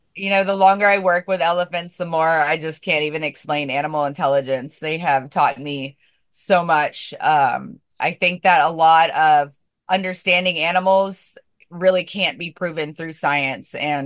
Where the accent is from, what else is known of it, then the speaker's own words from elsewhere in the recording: United States; I don't know Celsius because I'm American, but it's 80